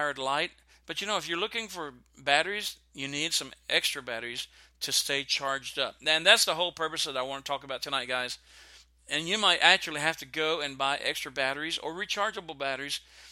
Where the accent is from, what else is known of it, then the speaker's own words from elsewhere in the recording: Texas, United States; And I think that's a good thing because I was raised in Texas.